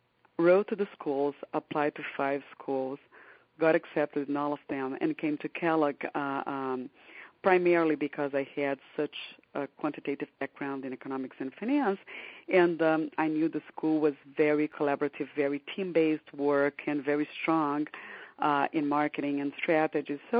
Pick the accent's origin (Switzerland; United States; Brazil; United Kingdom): Brazil; Rio de Janeiro; born and raised in Rio de Janeiro, but I was brought up in a very global environment